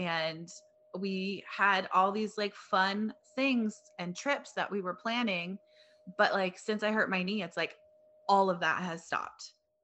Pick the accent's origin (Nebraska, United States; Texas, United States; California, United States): California, United States; Barstow; I grew up in Barstow. From like 1991 to like 97.